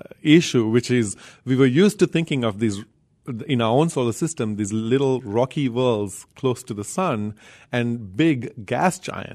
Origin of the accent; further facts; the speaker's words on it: Sri Lanka; I grew up in Sri Lanka, mm-hmm. Developing country with, even today, not a single professional astronomer.